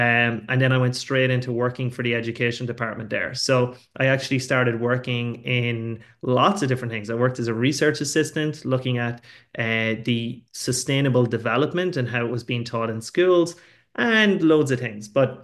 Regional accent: Ireland; moved away as an adult; now in Saudi Arabia; would probably guess that I'm not Saudi. So I am also an Irish guest. I just work and live for the last 3.5 years in the Kingdom of Saudi Arabia.

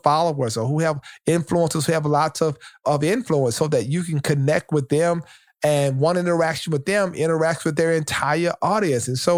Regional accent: Shreveport, Louisiana, United States; I'm telling the story about growing up in Shreveport, Louisiana, and what it was like and how it impacted me.

